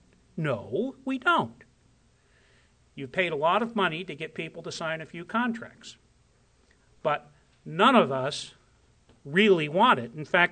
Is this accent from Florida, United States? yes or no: no; Columbia, New Hampshire, United States; and I'm from Columbia